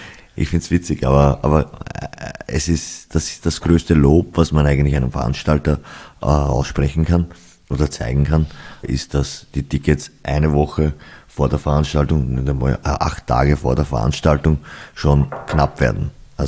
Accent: Neunkirchen, Lower Austria, Austria; ich komme aus Neunkirchen, ist ja 20 Minuten vom Semmering entfernt.

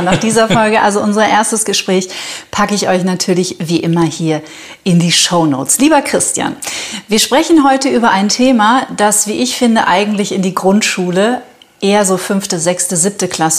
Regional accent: Bavaria, Germany; Er hat mich zu Hause in meiner Heimat im Fünfseenland im schönen Oberbayern besucht

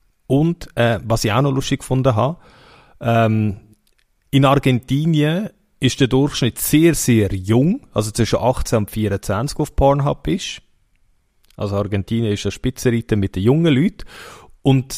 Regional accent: Switzerland; Anal wird bei uns in der Schweiz am meisten gesucht.

